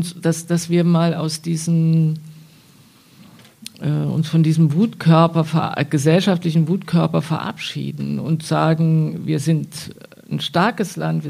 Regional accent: East Germany, Germany; als Ostdeutsche ein paar politische Fragen immer noch durchzuverhandeln

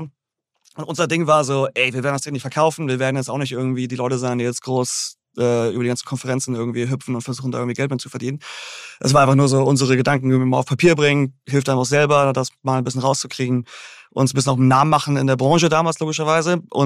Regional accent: Großhansdorf, Schleswig-Holstein, Germany; Ja, ich bin aufgewachsen in Groß-Hansdorf, Endstation U1. Und dann bin ich in die Stadt gezogen, als ich irgendwie so 18 war oder so.

